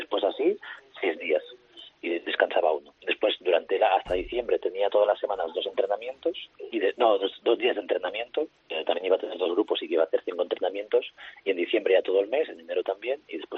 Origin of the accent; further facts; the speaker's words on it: Spain; somos 9 españoles.